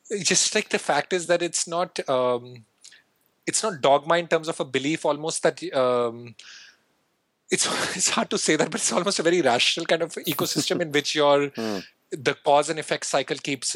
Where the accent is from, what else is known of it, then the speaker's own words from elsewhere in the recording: India; growing up in India and being very exposed to, in some form or the other, Hinduism, Buddhism